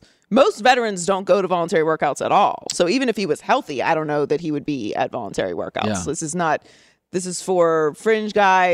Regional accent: Pittsburgh, Pennsylvania, United States; And listen, I'm from Pittsburgh.

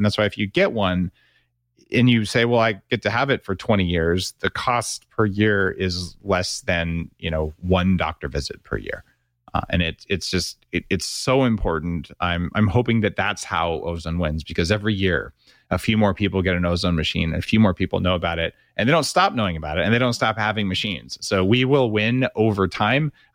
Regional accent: New Mexico, United States; Now, I grew up in New Mexico. My parents had a share in a gold mine.

